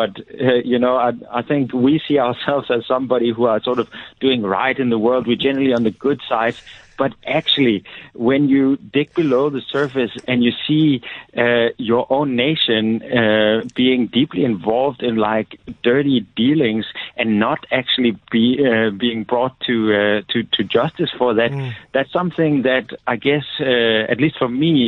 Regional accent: Denmark; because I'm from Denmark.

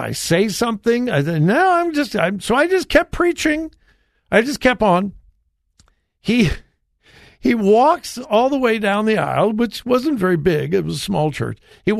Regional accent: Compton, California, United States; When I was growing up, and I grew up in a very mixed neighborhood. Most of you know I grew up in Compton, California.

